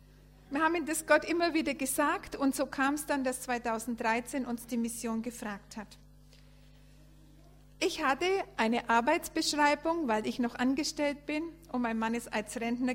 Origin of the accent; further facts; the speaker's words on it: Bavaria, Germany; accent: Franconian; also born or lived in Papua New Guinea; aus dem Frankenland, viele Jahre dort weg gewesen, aber jetzt wieder wohnhaft in Franken. Man hört unseren Dialekt auch immer noch